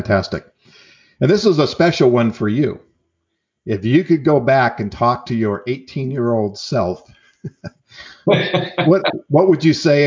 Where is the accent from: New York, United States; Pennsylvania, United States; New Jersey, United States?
New York, United States; Well, I'm an Italian from New York.